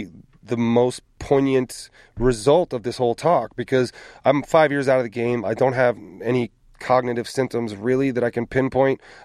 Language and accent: English; California, United States; Yeah, so I'm from California. I went to college there.